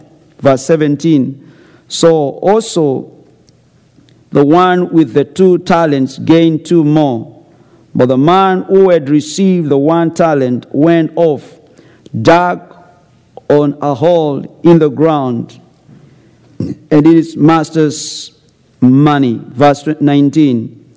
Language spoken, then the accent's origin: English; Kenya; born there; God knows why I was born in Kenya, and why you were born in America.